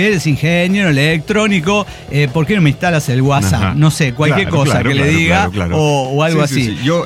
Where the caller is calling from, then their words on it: Mexico City, Mexico; de Ciudad de México.